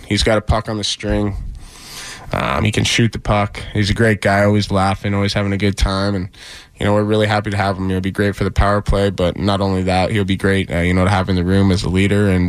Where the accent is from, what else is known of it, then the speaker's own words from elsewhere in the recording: London, Ontario, Canada; I go back home to my hometown of London, Ontario, and I go back to my house and just chill.